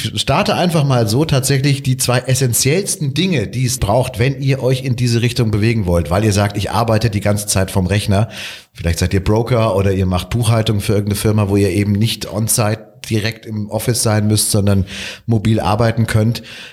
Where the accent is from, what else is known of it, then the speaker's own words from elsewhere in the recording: Munich, Bavaria, Germany; Ich bin ja aus München